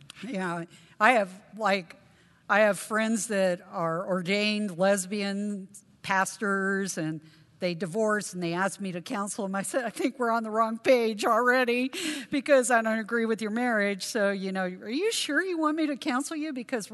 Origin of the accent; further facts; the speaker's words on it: Seattle, Washington, United States; and you just have a funny accent. And I said, well, you know, I moved here from Seattle.